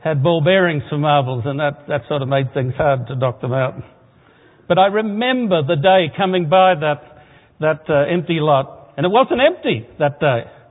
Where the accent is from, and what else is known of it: Sydney, New South Wales, Australia; born or raised there